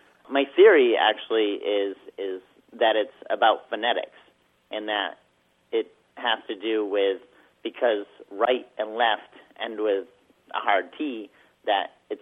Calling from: Jericho, Vermont, United States; I'm calling from Jericho, Vermont.

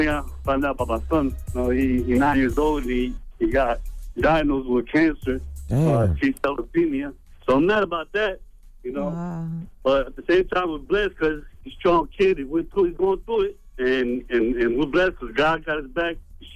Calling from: New Jersey, United States; I'm out of Jacksonville, but I'm originally from New Jersey.

